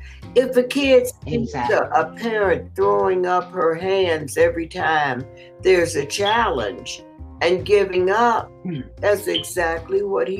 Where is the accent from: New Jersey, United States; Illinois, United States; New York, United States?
Illinois, United States; Chicago; also born or lived in Mississippi; he's blues, and I'm from Mississippi, so the blues are just a part of my bloodstream. He's phenomenal, but there are a whole bunch of blues singers. I grew up in Chicago, yes.